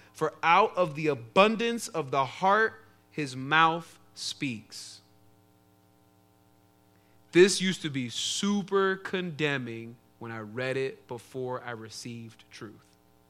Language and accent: English; Philadelphia, Pennsylvania, United States; So when I say, like, let me remind them I'm from Philly